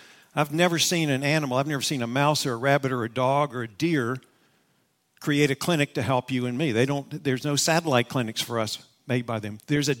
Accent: West Virginia, United States; And again, I'm from West Virginia, so I'll tell you simply how I understand it. Growing up, our family had dogs.

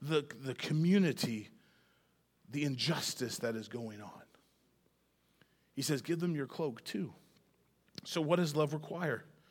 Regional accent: Canada; Maybe you weren't aware, but I grew up in Canada.

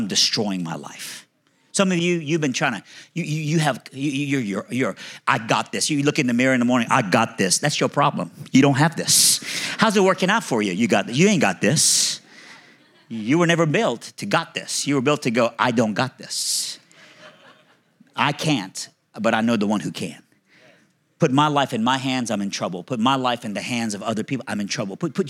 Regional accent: Iran; I'm from Iran.

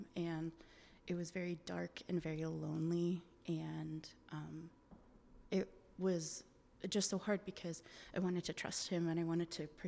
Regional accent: Seattle, Washington, United States; I grew up in the Seattle area all my life, like the Sasquatch, I tell people, born and raised.

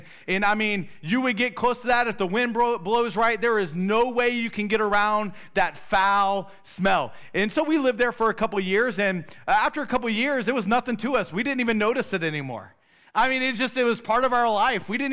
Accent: Roanoke Rapids, North Carolina, United States; Growing up in Roanoke Rapids, there was one distinct thing about Roanoke Rapids.

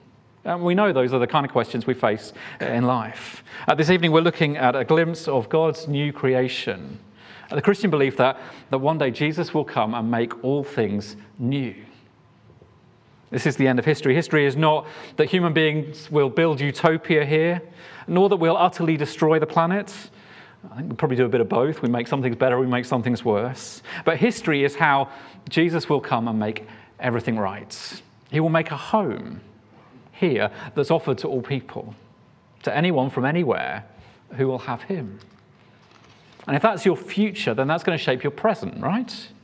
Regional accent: Yorkshire and the Humber, United Kingdom; also born or lived in South of England; I'm a Yorkshireman, not that you can tell from my accent. I lived down south for most of my life before coming back up to this area.

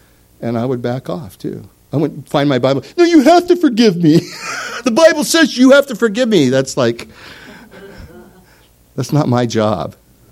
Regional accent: Oregon, United States; But I'm from Oregon. I'm an original Oregonian. I'm a native son.

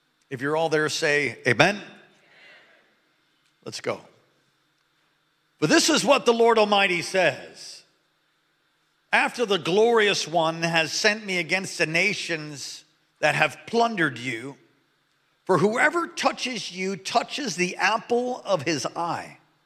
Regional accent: New York City, New York, United States; As I was growing up in New York, and by the way, New York has more Jews than any other place in the world except for Israel, I was constantly meeting and surrounded by Jewish culture.

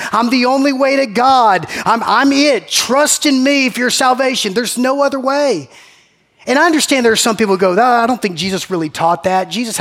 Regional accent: Macon, Georgia, United States; My wife and I are originally from Macon. We're from Middle Georgia.

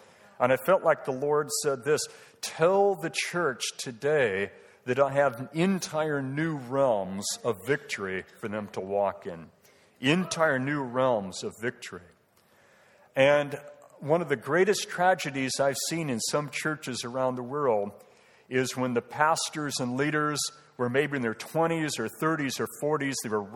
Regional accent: San Diego, California, United States; I grew up in San Diego, and my mother's father, he was from Italy.

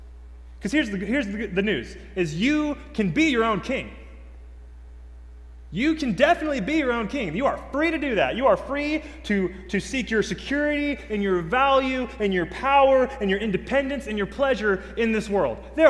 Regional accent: Henderson, Texas, United States; Now, I'm from Henderson. I've been in Henderson since I was in elementary school, so Tyler is just a hop, jump, and a skip away.

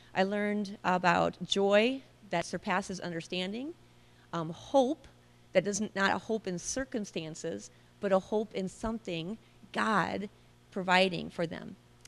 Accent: Iowa, United States; So I'll start with my story is that I'm from Iowa, just northwest Iowa, not very far away from your Orange City, Iowa.

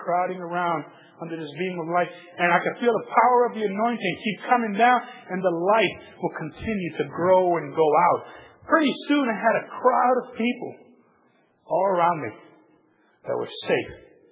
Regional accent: New York City, New York, United States; growing up in New York City, that's why I think these visions come so close.

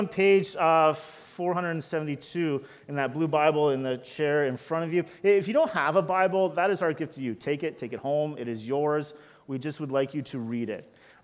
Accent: Canada; I am very clear to say, no, I'm Canadian. I'm proud of that.

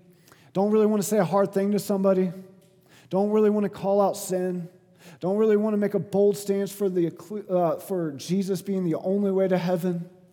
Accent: Bible Belt, United States; I'm from the Bible Belt, and I walked in, and I was like, man, this is kind of weird and different.

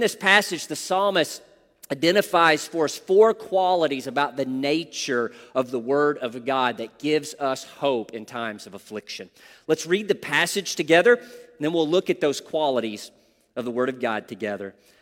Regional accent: Arkansas, United States; Most of you are aware that I grew up in Northeast Arkansas, and being an Arkansan, I am a loyalist in heart to Walmart.

